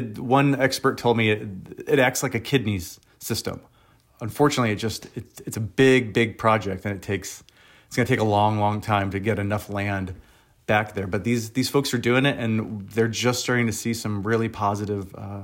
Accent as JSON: {"language": "English", "region": "Ohio", "country": "United States", "tie": "born or raised there", "said": "I grew up in Northwest Ohio. I didn't even know that much about it until recently."}